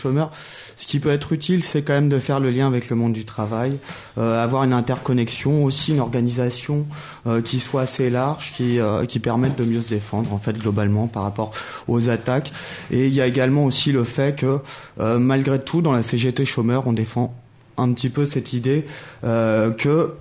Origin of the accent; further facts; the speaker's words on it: Paris, Île-de-France, France; Je suis parisien.